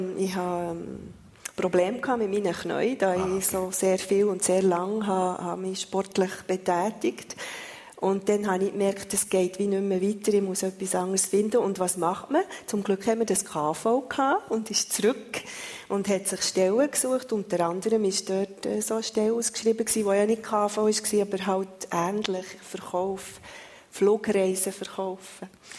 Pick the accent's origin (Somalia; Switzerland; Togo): Switzerland; Lucerne; gerade dort, wo ich aufgewachsen bin, ist nicht überall so. Ich habe nicht Heimweh nach dem Entlebuch